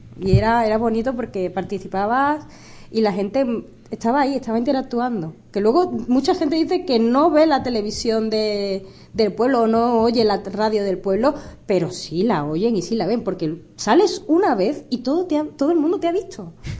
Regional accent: Seville, Andalusia, Spain; born there; yo nací en Sevilla, en la ciudad más bonita del mundo, le pese a quien le pese, yo lo siento mucho, adoro Sevilla, he vivido solo el tiempo en el que he estado estudiando

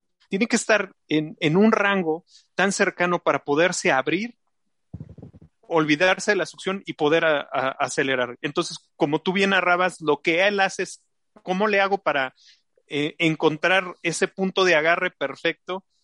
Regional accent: Mexico

